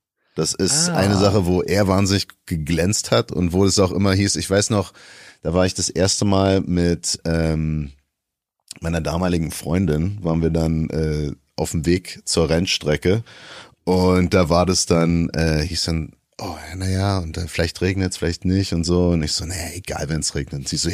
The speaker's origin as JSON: {"language": "German", "region": "Florida", "country": "United States", "tie": "born or raised there", "said": "ich bin in Florida aufgewachsen, wo man keinen Helm braucht."}